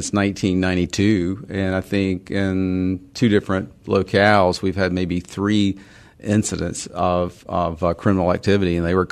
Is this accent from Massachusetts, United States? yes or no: no; Gastonia, North Carolina, United States; I mean, I'm from Gastonia, crying out loud, the home of textile industries.